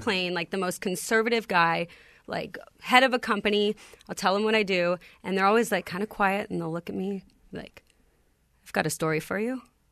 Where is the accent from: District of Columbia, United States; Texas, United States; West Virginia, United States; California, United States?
California, United States; Calabasas; I am. I'm from Calabasas.